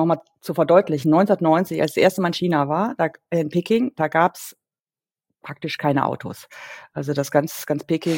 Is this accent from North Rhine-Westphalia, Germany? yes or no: yes; Cologne, North Rhine-Westphalia, Germany; ich komme selber ja aus Köln